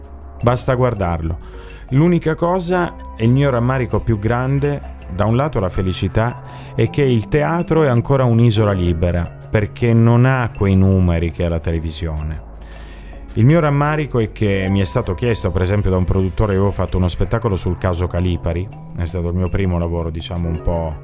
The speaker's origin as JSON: {"language": "Italian", "town": "Turin", "region": "Piedmont", "country": "Italy", "said": "Io sono torinese"}